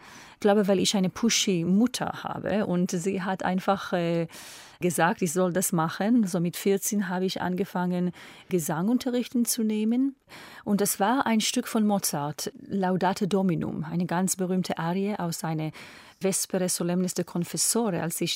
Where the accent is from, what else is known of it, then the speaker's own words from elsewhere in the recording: Israel; born there; German is a second language; Und meine Eltern sind schon in Israel geboren und ich bin auch in Israel geboren